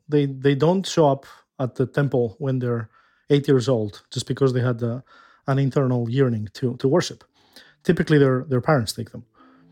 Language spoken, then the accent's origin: English; Greece